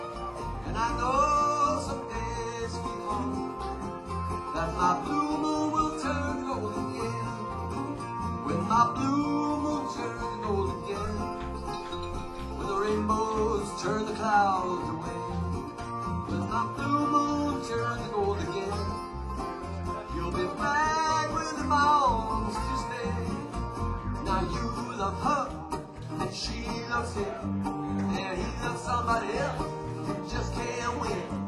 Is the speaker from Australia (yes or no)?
no; New York City, New York, United States; Radio, as I grew up in the Bronx, a very cultured place.